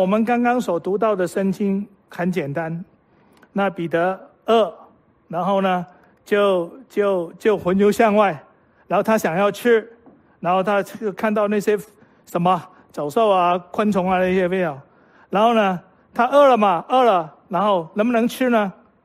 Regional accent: Guangdong, China; 知道我们老广啊，好，广东烤鸭

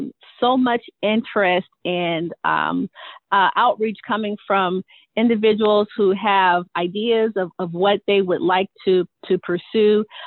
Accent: Youngstown, Ohio, United States; Well, I am born and raised in Youngstown. I have been with the city of Youngstown for 23 years in the economic development.

